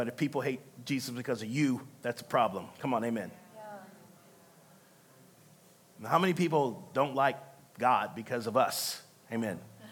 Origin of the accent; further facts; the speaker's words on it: the South, United States; I'm from the South, so I say flustrate.